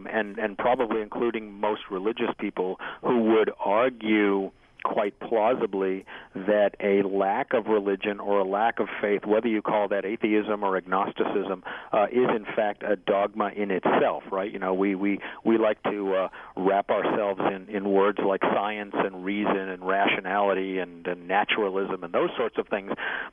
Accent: New England, United States; also born or lived in New York; I grew up in New England in a Baptist church, and did that for till probably early teens.

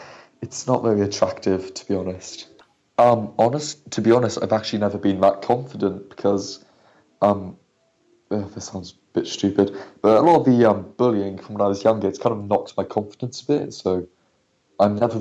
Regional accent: Marlow, South East England, United Kingdom; from Marlow and I'm proud to be ginger

